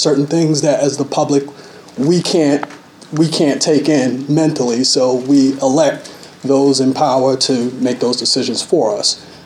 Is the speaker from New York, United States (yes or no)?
yes; Brooklyn, New York, United States; now in Church Hill, United States; I live in Church Hill. I'm originally from Brooklyn.